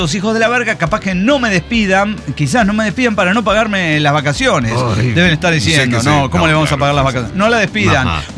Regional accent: Seattle, Washington, United States; Sí, soy de Seattle, me vale verga.

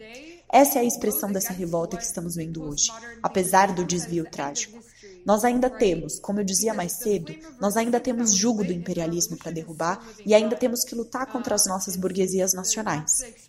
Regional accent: Iran; Portuguese is a second language; eu estou muito contente em estar, como iraniana

